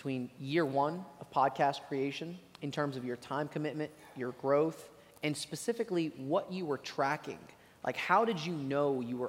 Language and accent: English; Dalton, Georgia, United States; I grew up in Dalton with a big Mexican population.